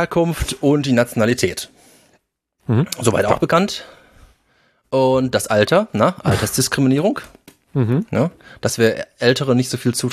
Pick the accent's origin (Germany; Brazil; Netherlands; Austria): Germany; Gelsenkirchen, North Rhine-Westphalia; ich komme aus Gelsenkirchen Bismarck, ja, und habe meiner Freizeit am liebsten am Triengamp gehangen